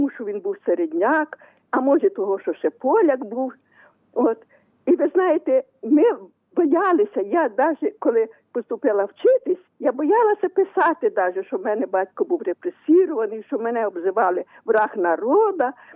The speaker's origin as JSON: {"language": "Ukrainian", "region": "Khmelnytskyi Oblast", "country": "Ukraine", "lives_now": "Rivne, Ukraine", "said": "Я з Рівно сама. А сама, взагалі, я з Хмельницької області."}